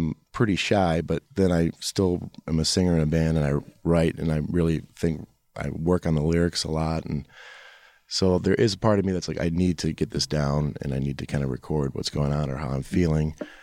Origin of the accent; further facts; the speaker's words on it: Detroit, Michigan, United States; because I want a sense of place and I'm from Detroit.